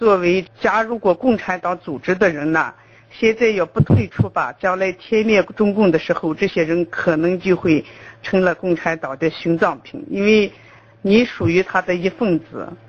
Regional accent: China; moved away; 我们也是中国人，虽然在海外吧

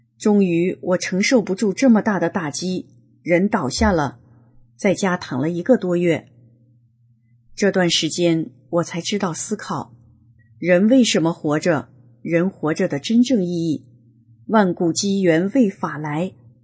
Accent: Northeast China, China; 我今年56岁，从小在山里长大，我的家乡是在东北一个县级市大山深处的林场里面，这里山高林密，非常偏僻，父母都是林场的工人

